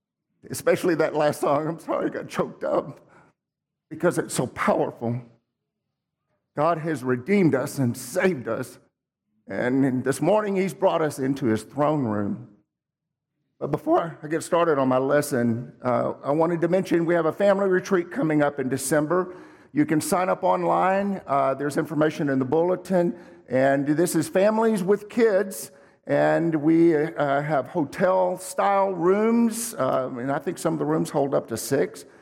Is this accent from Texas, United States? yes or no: yes; Texas City, Texas, United States; When I was a kid, I grew up in Texas City. Sometimes we called it Toxic City. We lived on the coast.